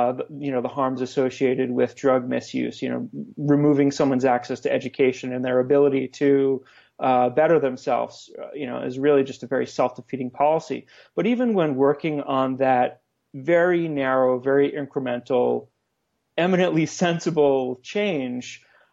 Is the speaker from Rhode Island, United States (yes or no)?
yes; Rhode Island, United States; got involved in some efforts to change state policies in my home state of Rhode Island.